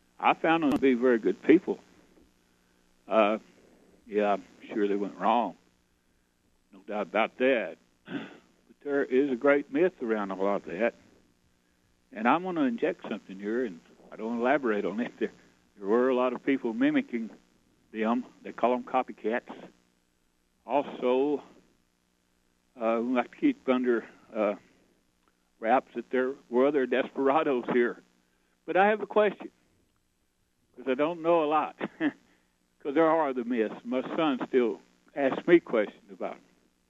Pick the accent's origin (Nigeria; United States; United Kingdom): United States; Dallas, Texas; Growing up around Dallas, I had relatives that knew the Barrows and Parker, Bonnie and Clyde.